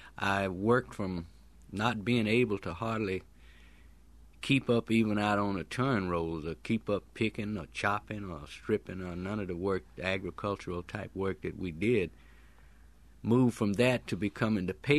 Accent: Longview, Texas, United States; But I told him I was from Longview, Texas.

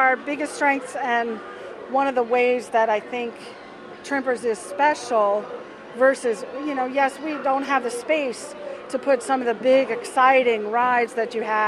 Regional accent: Salisbury, Maryland, United States; I'm from Salisbury, but my family really weren't beach people and didn't come to Ocean City much.

